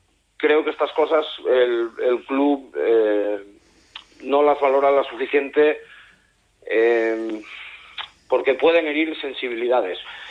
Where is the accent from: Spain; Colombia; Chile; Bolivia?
Spain; Asturias; Yo soy asturiano español